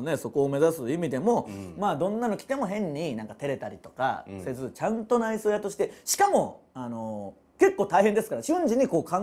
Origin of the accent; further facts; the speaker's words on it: Tsuyama, Okayama, Japan; 僕らの地元である岡山県津山市の情報を送ってもらい